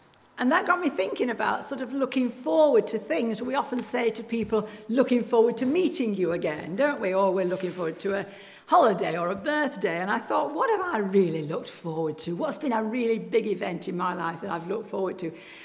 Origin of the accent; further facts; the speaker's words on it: North West England, United Kingdom; I was brought up in Lancashire, and so every year when I was little, we used to go to Blackpool for our holidays.